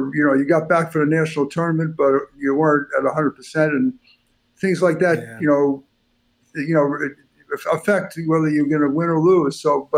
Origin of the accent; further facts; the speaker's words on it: Queens, New York, United States; But when I grew up in Queens, it was smaller communities. Elmhurst, there were some empty lots on the corner where you could play some baseball, whatever.